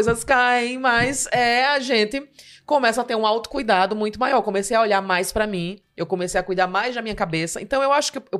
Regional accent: Palmeira dos Índios, Alagoas, Brazil; eu sou do interior de Alagoas, né? De Palmeira dos Índios.

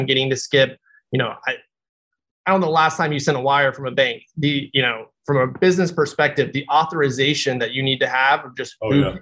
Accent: Fayetteville, Tennessee, United States; So, I grew up in a small town in Tennessee, Fayetteville, Tennessee. Learned at a very young age, I did not want to be a farmer.

